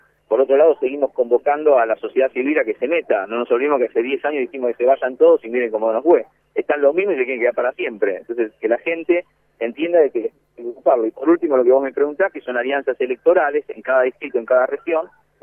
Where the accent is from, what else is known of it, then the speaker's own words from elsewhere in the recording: Argentina; Pero te lo digo no como referente de la comunidad judía, sino como argentino.